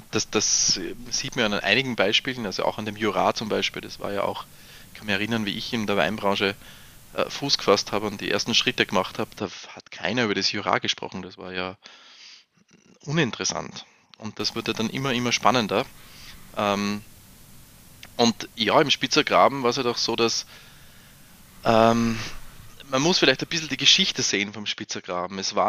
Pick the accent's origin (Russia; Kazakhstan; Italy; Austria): Austria; Lower Austria; diese Bewirtschaftung dieser steilsten Weingärten, die es gibt bei uns in Österreich. Und da haben wir halt die steilsten im Spitzer Graben